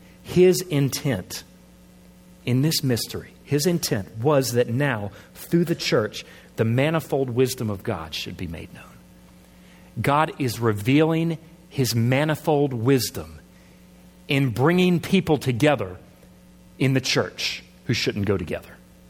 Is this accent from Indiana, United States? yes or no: no; Suffolk, Virginia, United States; and I grew up in Suffolk, Virginia